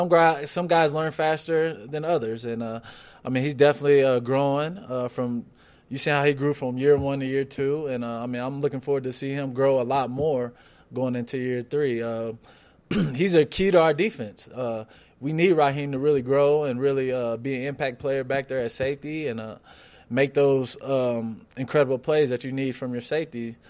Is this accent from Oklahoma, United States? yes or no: yes; Oklahoma City, Oklahoma, United States; But I mean, especially growing up in Oklahoma, more the Oklahoma City area.